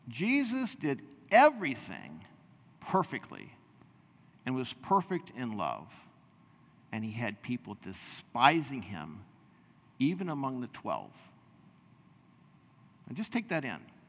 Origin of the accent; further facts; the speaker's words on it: United States; Now, being an American, we don't really understand this, right?